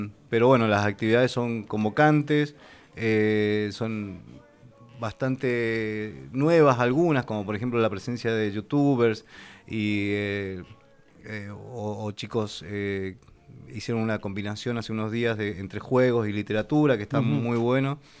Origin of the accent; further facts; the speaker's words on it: Argentina; ser reconocido como argentino